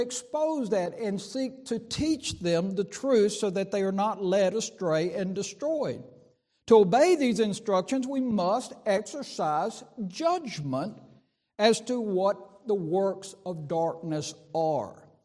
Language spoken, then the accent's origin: English; Laurel, United States; I also remember an individual in my hometown of Laurel.